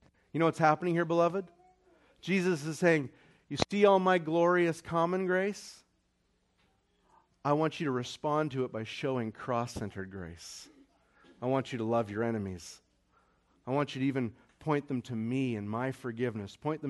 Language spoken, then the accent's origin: English; Saskatchewan, Canada; I grew up in Saskatchewan, Canada.